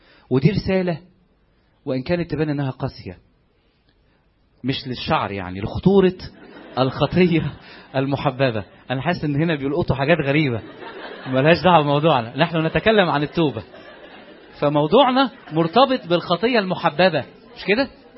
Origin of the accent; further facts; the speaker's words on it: Egypt; ده احنا كمصريين ما عندناش قيمه للوقت الحقيقه،